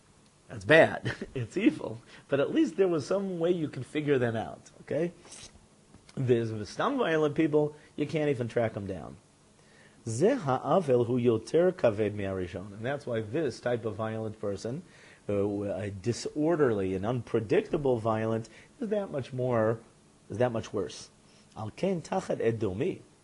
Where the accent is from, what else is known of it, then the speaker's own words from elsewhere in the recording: New York City, New York, United States; You know, when growing up in New York, you come across a lot of different types of violent people.